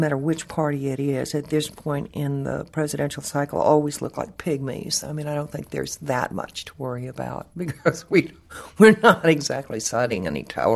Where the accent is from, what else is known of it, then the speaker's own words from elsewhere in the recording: Texas, United States; Now, you have to understand that I was born and raised in East Texas amongst foot washing Baptists. They are my friends, my neighbors, and my kinfolk